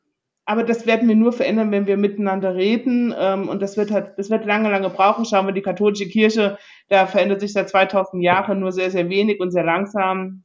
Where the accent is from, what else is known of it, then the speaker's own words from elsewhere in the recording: East Germany, Germany; born there; Und ich bin gebürtige Ostdeutsche.